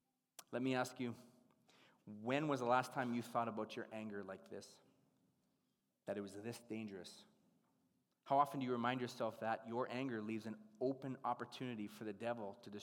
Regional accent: Canada; I'm Canadian, we don't have interstates.

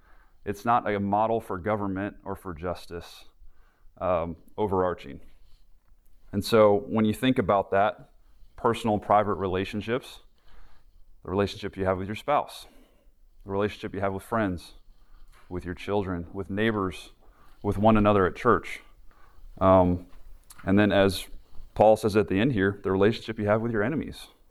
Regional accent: St. Louis, Missouri, United States; also born or lived in Chicago; I was born in Chicago, and then, you know, grew up mostly in St. Louis, and then came down south to Birmingham for undergrad

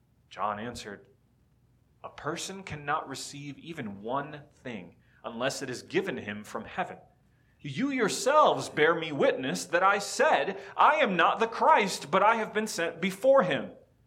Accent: Miami, Florida, United States; I grew up in Miami.

